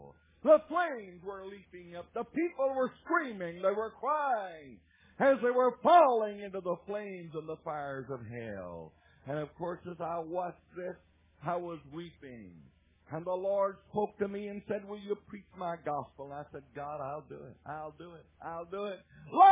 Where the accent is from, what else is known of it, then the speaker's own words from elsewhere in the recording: Louisiana, United States; I was from Louisiana, and there are no mountains in Louisiana except the ones that you see the pictures of in the book.